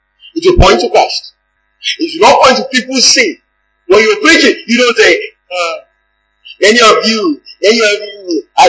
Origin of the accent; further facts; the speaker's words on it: Egypt; Egypt is my hometown. Naturally, I like Egypt. I miss my friends.